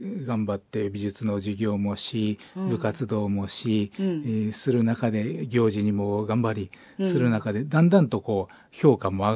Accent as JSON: {"language": "Japanese", "town": "Kobe", "region": "Hyogo", "country": "Japan", "tie": "born or raised there", "said": "私はもう神戸で生まれまして、神戸で育ちました。"}